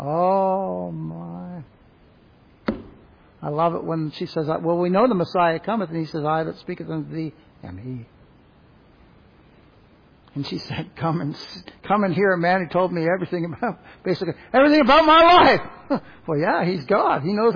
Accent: Bolton, Ontario, Canada; moved away as an adult; also born or lived in Brampton / Oregon; I was born in Brampton, Ontario, Canada. And raised in Bolton, Ontario, Canada. All God purposed all that. And then I went down to, when I got older, I moved down to Oregon

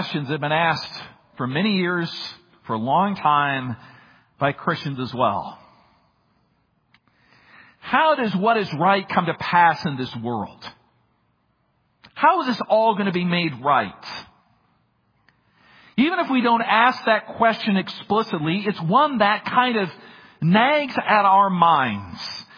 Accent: Minnesota, United States; that had happened in my home state of Minnesota.

